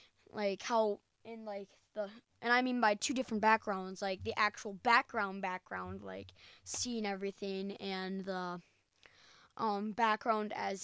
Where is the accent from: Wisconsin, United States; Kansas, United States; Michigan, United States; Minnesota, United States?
Wisconsin, United States; La Crosse; I am from La Crosse, Wisconsin.